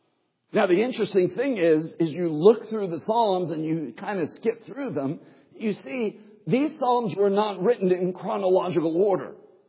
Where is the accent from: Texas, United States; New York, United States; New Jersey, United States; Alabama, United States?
New York, United States; New York City; I'm from such and such in the Bronx.